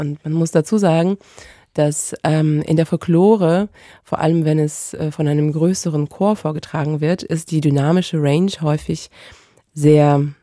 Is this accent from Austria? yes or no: no; Vyshnyaky, Kyiv Oblast, Ukraine; Ja, das war in dem Dorf Fasowa in der Nähe von Kiew und auch in der Nähe von dem Dorf, wo ich aufgewachsen bin, Vyshnyaky.